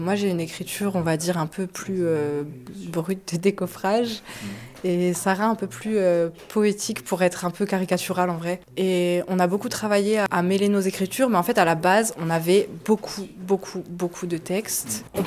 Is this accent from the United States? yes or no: no; Algeria; now in France; je suis algérienne en France.